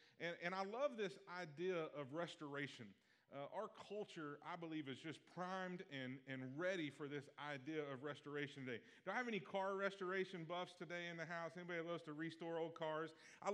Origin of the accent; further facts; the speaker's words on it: Maypearl, Texas, United States; I come from Maypearl, which is a suburb of Waxahachie.